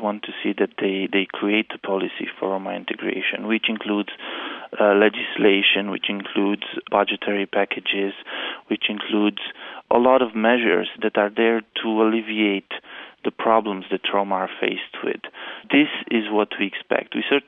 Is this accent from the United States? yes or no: no; Romania; English is a second language; like in my home country, in Romania.